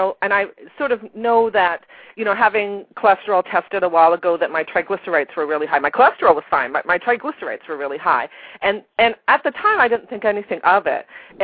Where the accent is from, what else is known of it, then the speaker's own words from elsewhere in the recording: Canada; I'm from Canada originally, so there you go.